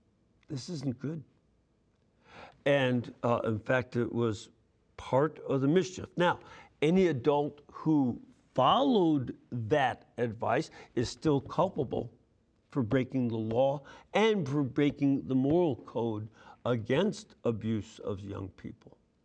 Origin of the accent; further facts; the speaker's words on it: Illinois, United States; I know, for instance, when I was growing up in Illinois